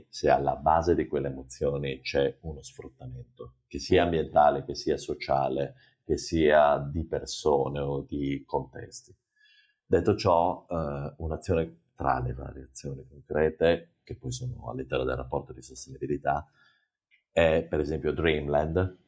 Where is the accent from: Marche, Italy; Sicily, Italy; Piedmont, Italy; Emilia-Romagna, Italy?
Emilia-Romagna, Italy; Reggio Emilia; Io sono siciliano di origine, la mia famiglia è di Siracusa, ma sono cresciuto a Reggio Emilia.